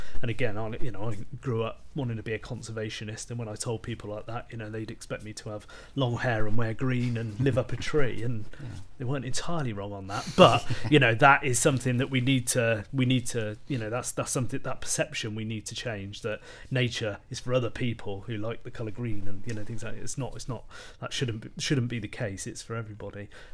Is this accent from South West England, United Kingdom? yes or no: yes; South West England, United Kingdom; I grew up down in Wiltshire, and there was woodlands all around